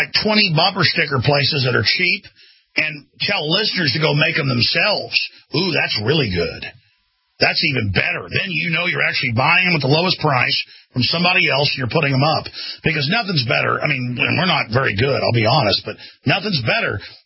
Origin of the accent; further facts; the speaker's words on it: United States; I feel like I, as an American, am somehow guilty and do not even care about myself.